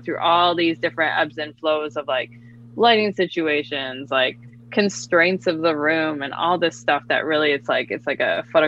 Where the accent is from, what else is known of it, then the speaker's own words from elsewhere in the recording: Michigan, United States; I'm from Michigan. There's this art college called Kendall, and went there for the summer a couple times